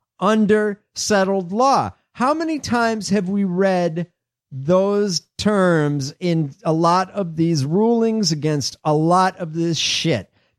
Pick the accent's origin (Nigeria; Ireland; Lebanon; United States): Ireland; Being Irish, I reject